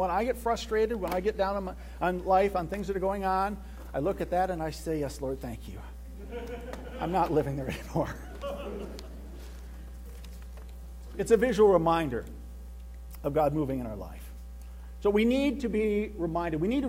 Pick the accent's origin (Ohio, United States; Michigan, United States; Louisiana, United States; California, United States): Michigan, United States; also born or lived in Bay City; I was born in Bay City and lived there until I was about 10. And then my folks bought a place up in Gladwin County on a small lake. And that's where I lived through my high school years.